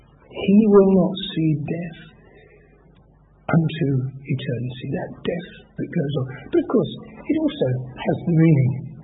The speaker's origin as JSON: {"language": "English", "town": "Harrow", "region": "London", "country": "United Kingdom", "tie": "born or raised there", "said": "in 1952, when I was 17, we had the terrible Harrow accident in my hometown"}